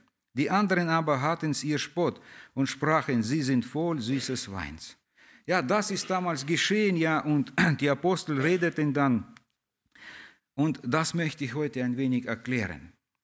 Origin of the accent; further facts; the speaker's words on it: Russia; now in Germany; Ja, wir kommen fast alle hier aus Russland. Fast alle, ja. Die Kinder sind viele hier geboren, aber wir Ältere.